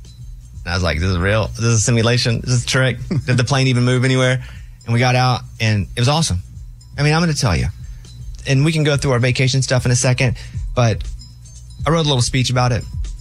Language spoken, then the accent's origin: English; Arkansas, United States; Meaning, I grew up in Arkansas. We didn't really have seafood.